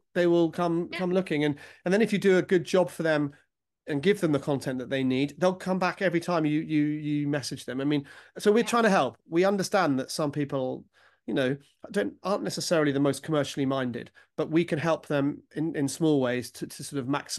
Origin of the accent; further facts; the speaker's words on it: England, United Kingdom; as English, perhaps as a British people, English, British, we're perhaps not very good at putting our hand up and shouting about ourselves.